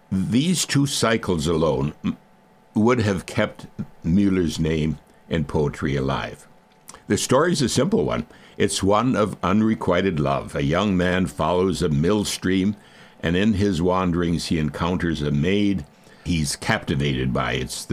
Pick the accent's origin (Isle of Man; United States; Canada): United States; Minnesota; In the 50s, he taught music and voice at the University of Minnesota, which is my home state.